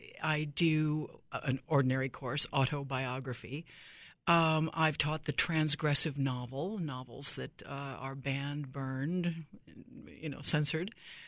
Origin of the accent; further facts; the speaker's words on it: Midwest, United States; also born or lived in St. Louis / Springfield, Illinois; I'm a Midwestern girl, either side of the Mississippi, St. Louis, Springfield, Illinois.